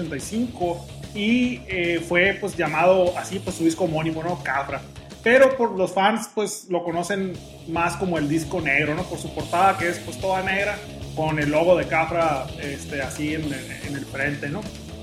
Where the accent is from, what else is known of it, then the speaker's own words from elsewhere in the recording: Ciudad Obregón, Sonora, Mexico; es una banda que sale de Ciudad Obregón, Sonora, de la ciudad de donde yo soy.